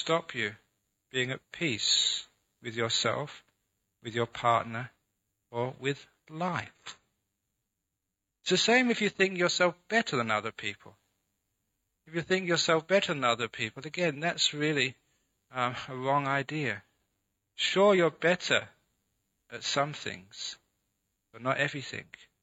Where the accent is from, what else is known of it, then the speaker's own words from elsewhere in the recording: London, United Kingdom; A young man growing up in London, I'd gone to many concerts